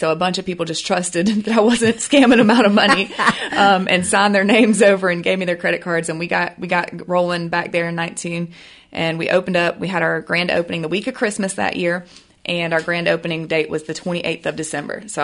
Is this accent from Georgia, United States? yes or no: yes; Atlanta, Georgia, United States; I'm from Atlanta.